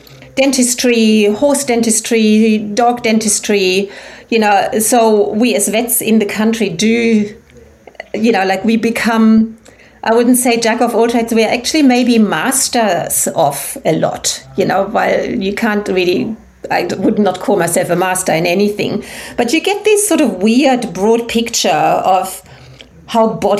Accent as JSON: {"language": "English", "country": "Germany", "also_born_or_lived": "England", "second_language": "English", "moved": "as an adult", "lives_now": "Inverell, Australia", "said": "So I was from Germany, moved to England, learned the ropes, met this Australian guy from a cattle property, and we got married and I moved over to Inverell, and I'm still there until this moment in time."}